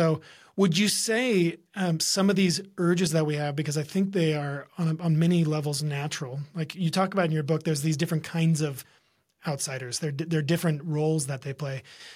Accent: California, United States; A lot of Californians move up here. Again, not every I'm from California, so I fall into that same category

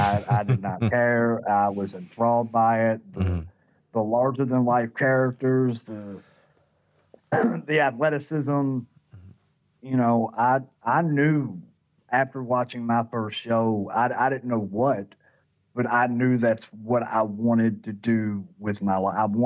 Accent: Louisville, Kentucky, United States; I grew up in the 80s, and I grew up in Louisville, Kentucky.

